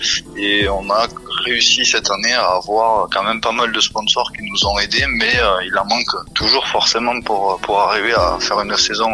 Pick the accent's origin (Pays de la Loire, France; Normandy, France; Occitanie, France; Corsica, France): Occitanie, France; je viens du Gers, j'ai 32 ans